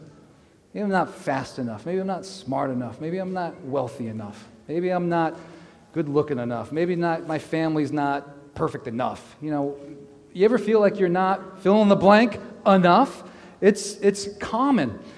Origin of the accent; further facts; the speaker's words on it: New York, United States; also born or lived in Connecticut; I grew up in New York and Connecticut, then I went out west for college.